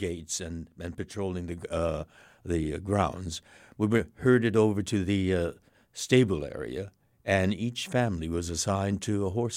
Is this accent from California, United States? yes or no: yes; Los Angeles, California, United States; born there; And I was born in Los Angeles, son of a mother who was born in Sacramento, California.